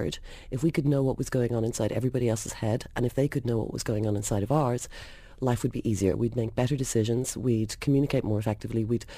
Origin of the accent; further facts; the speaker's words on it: Ireland; So I'm Irish, which means that I learned an awful lot of poetry in both English and Irish as a kid.